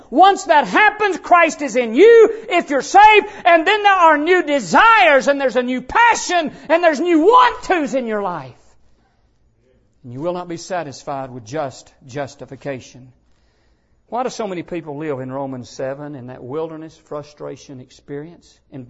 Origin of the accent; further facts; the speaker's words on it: Arab, Alabama, United States; When I came here from Arab, Alabama, Ryan, Alabama, Joppa, Alabama, Hogjaw, Alabama.